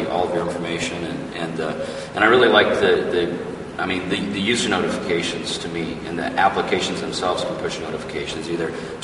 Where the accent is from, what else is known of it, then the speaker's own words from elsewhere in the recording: Houston, Texas, United States; from Houston, Texas, and I am also a Windows Phone champ.